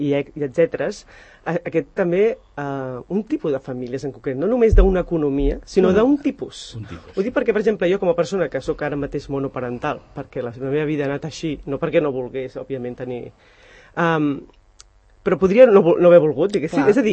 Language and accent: Catalan; Sant Cugat del Vallès, Catalonia, Spain; born or raised there; also born or lived in L'Hospitalet de Llobregat